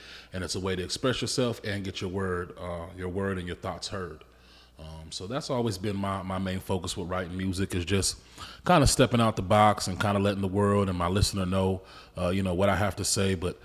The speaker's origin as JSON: {"language": "English", "town": "Portland", "region": "Oregon", "country": "United States", "tie": "born or raised there", "also_born_or_lived": "Brooklyn", "said": "I'm from Brooklyn, New York. My parents were both born in Haiti, and we moved to Portland, Oregon when I was three."}